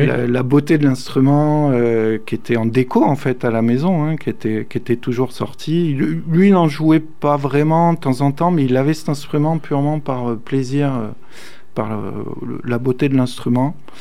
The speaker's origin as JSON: {"language": "French", "town": "Gap", "region": "Provence-Alpes-Côte d'Azur", "country": "France", "tie": "born there", "said": "Oui, alors je suis né à Gap, dans les Hautes-Alpes. Je suis un montagnard. En 82, alors je ne sais plus quel âge ça me fait, mais plus de 40."}